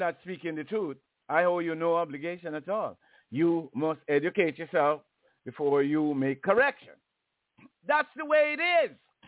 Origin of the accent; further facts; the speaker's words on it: Jamaica; born there; they're giving us their disease from long before I was born in Jamaica.